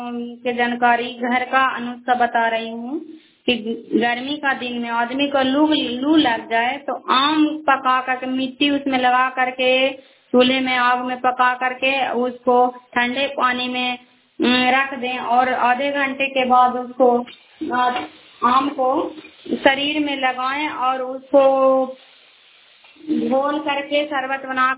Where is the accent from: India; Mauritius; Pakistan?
India; Bihar; मैं किराए से बिलोंग करती हूँ और नालंदा जिला के रहने वाली हूँ।